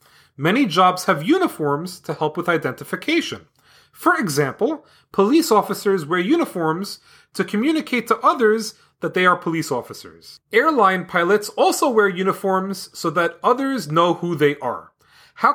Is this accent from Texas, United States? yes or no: yes; Houston, Texas, United States; I'm from Houston, Texas.